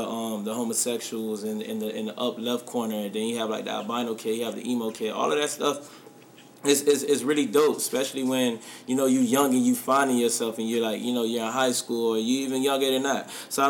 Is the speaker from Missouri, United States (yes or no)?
yes; Kansas City, Missouri, United States; 12 and when I was younger, I grew up in Kansas City.